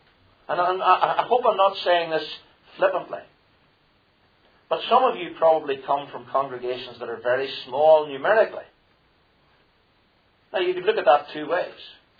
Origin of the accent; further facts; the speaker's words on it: Belfast, Northern Ireland, United Kingdom; I grew up in East Belfast.